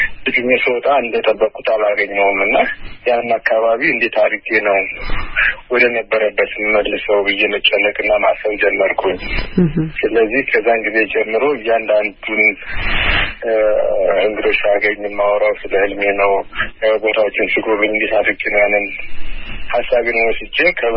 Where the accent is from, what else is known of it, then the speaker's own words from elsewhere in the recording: Addis Ababa, Ethiopia; also born or lived in West Gojjam; ምዕራብ ጎጃም በገዳሙት ወረዳ ነው የተወለድኩት። ጣመ ጊዮርጊስ የሚባል ቤተክርስቲያን አለ እዛ አካባቢ። በ8 ዓመቴ ወደ አዲስ አበባ ወንድሞች አመጡኝ የተሻለ ትምህርት እንድማር